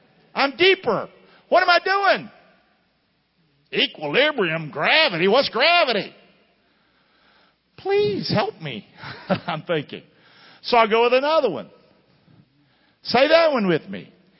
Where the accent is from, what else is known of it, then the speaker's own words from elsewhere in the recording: Rockingham, North Carolina, United States; I'm from Rockingham, North Carolina, okay?